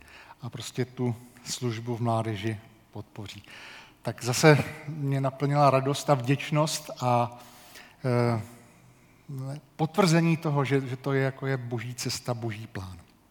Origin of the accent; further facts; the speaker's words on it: Hradec Králové, Hradec Králové Region, Czechia; Když jsem v Hradci, protože pokud nevíte, jsem rodilý Hradečák, v Hradci začal ve svých 14 letech chodit do mládeže